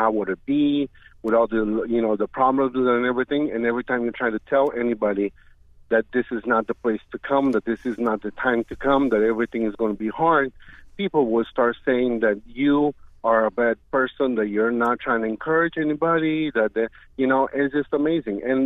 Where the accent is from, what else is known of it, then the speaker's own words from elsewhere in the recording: Brazil; also born or lived in Chile; now in Miami, United States; I was born in Chile, and I was raised in Brazil, and I've been living in Miami for 25 years